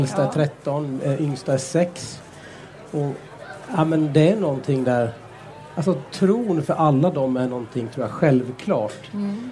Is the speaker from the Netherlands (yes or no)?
no; Gävle, Gävleborg County, Sweden; Jag växte upp i Gävle. För där min pappa muslim, mamma svensk. Och det var mycket stök liksom tidigt då, och fick bo på skyddad adress och sådär. Och växte upp med min mamma.